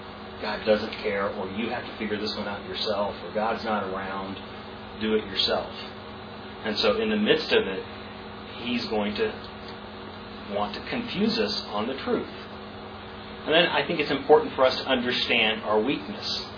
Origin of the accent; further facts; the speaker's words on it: Guatemala; I grew up in Guatemala.